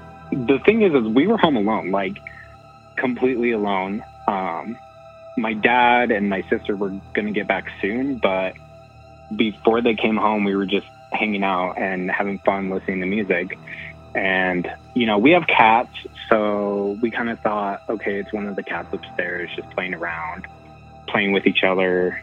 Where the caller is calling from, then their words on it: Wyoming, United States; from Wyoming.